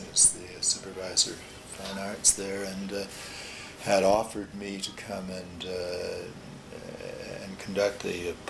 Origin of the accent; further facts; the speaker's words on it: Winnipeg, Manitoba, Canada; I come originally from Winnipeg, Canada.